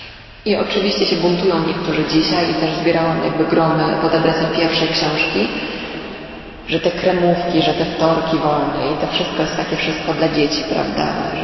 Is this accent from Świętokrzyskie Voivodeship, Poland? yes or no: no; Kraków, Lesser Poland, Poland; bo ja pochodzę z Krakowa.